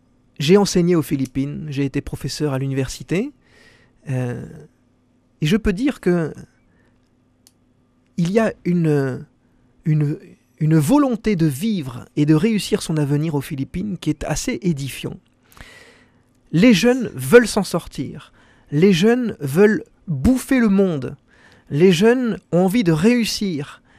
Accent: France; Alors, je dis tout de suite, je suis français

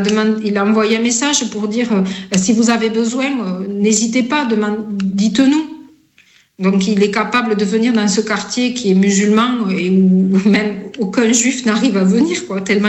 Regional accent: France; ils mettent comme chez nous en France à Noël

